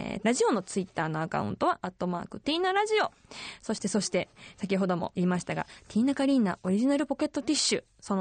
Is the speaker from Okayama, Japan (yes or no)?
no; Osaka, Japan; now in Sendai, Japan; 私が大阪府出身、仙台在住のシンガーソングライター、